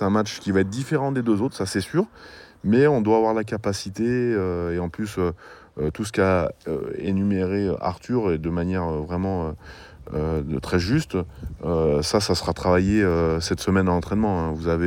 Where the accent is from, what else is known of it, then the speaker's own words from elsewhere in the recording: France; je vais manquer d'humilité parce que je suis un bon Français